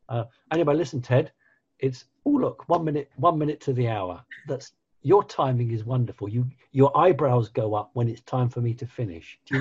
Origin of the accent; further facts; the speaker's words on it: United Kingdom; And I'm not being patronizing as a British person.